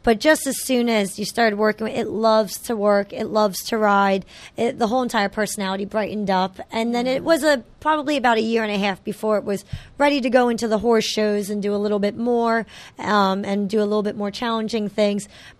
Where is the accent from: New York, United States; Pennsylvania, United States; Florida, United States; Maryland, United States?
Pennsylvania, United States; I grew up in Bucks County. I rode at a variety of farms in Bucks County for a variety of different people. And that's where my family is, which is why I did move back to Bucks County as well.